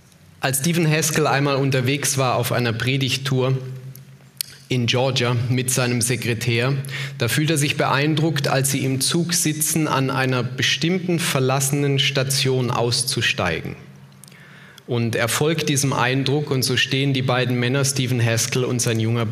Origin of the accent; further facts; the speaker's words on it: Heilbronn, Baden-Württemberg, Germany; ich war in Heilbronn gewesen, wir haben es ja vorhin gehört, in meiner Heimatstadt